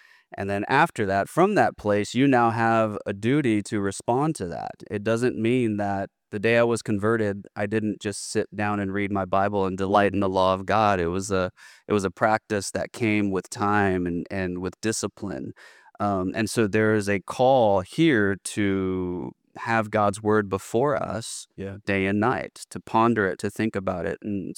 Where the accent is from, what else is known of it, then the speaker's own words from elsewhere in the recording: Greenspoint, Texas, United States; So icebreaker, we'll go with growing up in Greens Point, Texas.